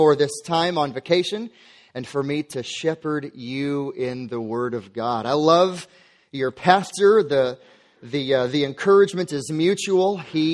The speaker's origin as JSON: {"language": "English", "town": "St. Louis", "region": "Missouri", "country": "United States", "lives_now": "Peoria, United States", "said": "We are from St. Louis, Missouri, across the river."}